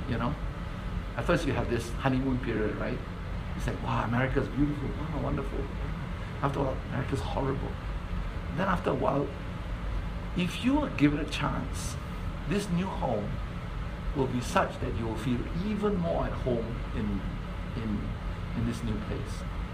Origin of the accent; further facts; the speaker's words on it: Malaysia; I'm from Malaysia, of course, as you know. So I lived in Malaysia for 34 years.